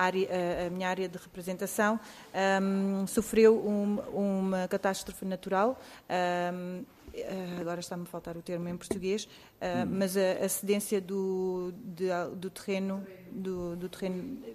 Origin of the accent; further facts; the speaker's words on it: West Sumatra, Indonesia; Portuguese is a second language; eu venho de Sumatra, da parte ocidental da ilha de Sumatra.